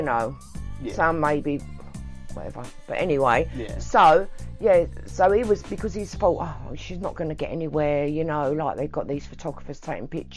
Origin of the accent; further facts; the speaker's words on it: Bethnal Green, London, United Kingdom; Yeah, I grew up in Bethnal Green, as they call the good old days, you know.